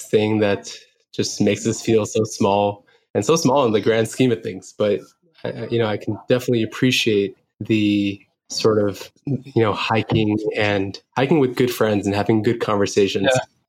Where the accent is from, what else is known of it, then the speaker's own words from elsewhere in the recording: California, United States; as a Californian, for me, it's the water